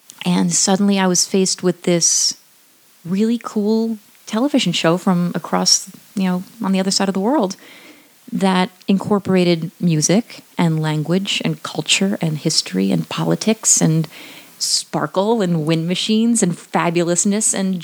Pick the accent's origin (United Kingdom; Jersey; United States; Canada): United States; St. Paul, Minnesota; I started attending a university in the United States, McAllister College in my hometown of St. Paul